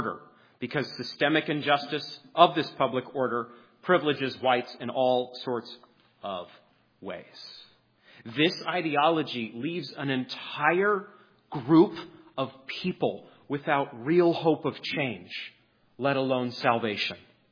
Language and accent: English; the South, United States; You don't understand. I'm from the South. I'm from this region. We have a very tricky history.